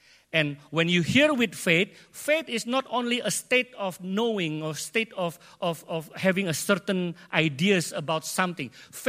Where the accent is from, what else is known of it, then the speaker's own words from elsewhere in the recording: Indonesia; first language id; English is a second language; And for me, it's very hard because Indo is English is not my first language. Indo is my first language. You know, last 2 weeks ago, I preached in Indo, you know, in Indonesia, in Karawaci.